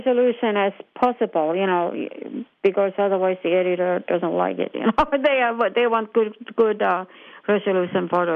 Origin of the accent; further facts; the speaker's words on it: Finland; That's it. I'm from Finland originally.